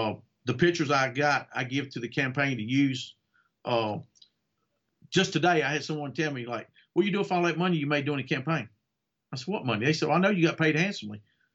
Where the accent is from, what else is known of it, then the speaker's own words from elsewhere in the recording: Mount Airy, North Carolina, United States; born there; also born or lived in Bassett, Virginia; And I was born in Mount Airy, which is Mayberry, and that's why I have the North Carolina roots. So, you know, I have the North Carolina in me, and that's what you hear coming out right now.